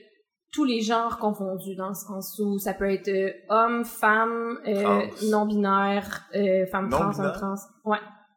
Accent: Rouyn-Noranda, Quebec, Canada; also born or lived in La Sarre; je viens de Rouen, dans le sens où j'ai déménagé à Rouen, j'étais quand même jeune, puis j'ai grandi à Rouen la majorité. J'étais à Rouen la majorité de ma vie

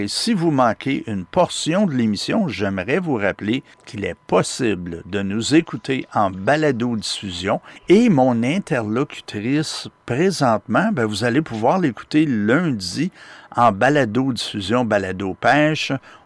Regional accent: Cowansville, Quebec, Canada; Je viens de Cowansville

